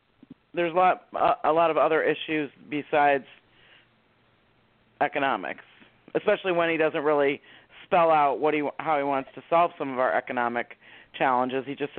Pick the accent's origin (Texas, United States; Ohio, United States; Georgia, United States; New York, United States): Georgia, United States; Well, of course I did. It's my home state.